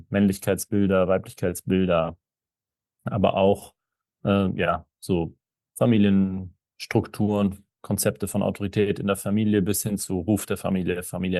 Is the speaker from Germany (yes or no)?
yes; Hamburg, Germany; ich komme eigentlich aus Hamburg. Mein Vater kommt aus der Türkei.